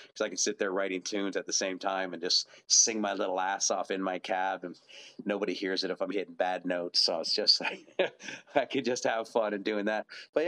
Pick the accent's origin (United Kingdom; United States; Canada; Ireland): Canada; Kitchener-Waterloo, Ontario; And I'm just glad to connect with a few people from my hometown of Kitchener-Waterloo.